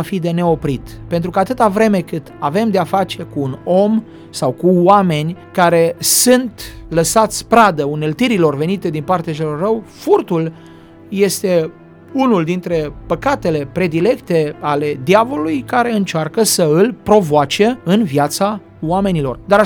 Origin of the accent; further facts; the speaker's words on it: Romania; Noi ca și români suntem o națiune pricepută, cu simț practic al lucrurilor și suntem în stare de lucruri bune.